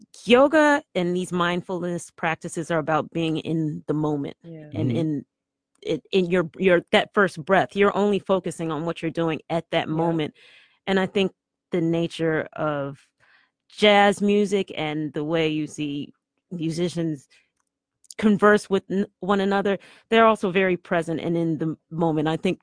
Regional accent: Chicago, Illinois, United States; Let's see, I'm a Chicagoan, and I'm naming other famous yogis.

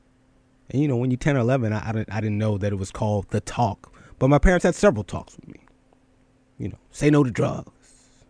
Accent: Philadelphia, Pennsylvania, United States; I remember being a little kid growing up in Philly. And shout out to my parents

